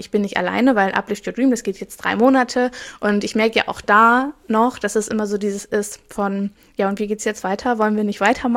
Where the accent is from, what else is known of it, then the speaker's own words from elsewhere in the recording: Hamburg, Germany; Ich komme aus dem Norden und dann so, woher kommst du denn aus Hamburg?